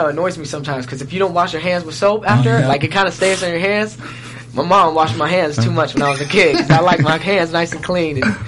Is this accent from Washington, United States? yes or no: yes; Seattle, Washington, United States; You know, I'm from Seattle. And there's not much music pop like scene up there.